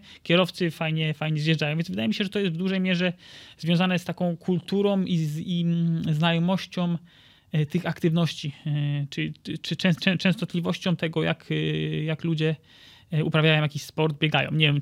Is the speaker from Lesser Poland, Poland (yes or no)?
no; Bydgoszcz, Kuyavian-Pomeranian Voivodeship, Poland; jako że pochodzę z Bydgoszczy, to już mam jedno odhaczone